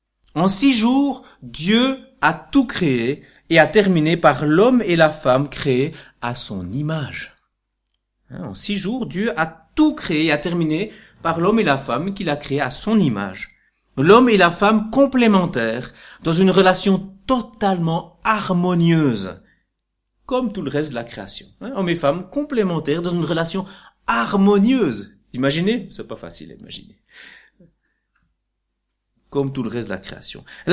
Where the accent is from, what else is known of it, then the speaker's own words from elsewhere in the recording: Bourgogne-Franche-Comté, France; born there; je suis né dans le Jura, dans une famille avec un père qui était descendant des Mennonites.